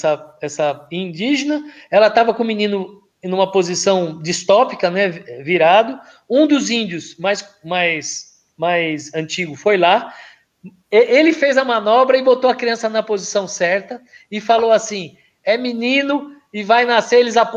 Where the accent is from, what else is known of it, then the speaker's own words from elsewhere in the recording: Italy; Eu falo muito com a mão que eu sou italiano